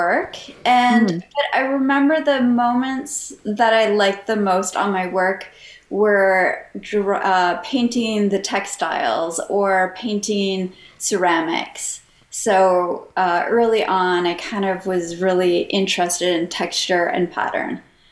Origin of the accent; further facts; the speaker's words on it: Guelph, Ontario, Canada; born there; So I was born in Guelph in Canada, which is about an hour and a half away from Toronto, depending on traffic.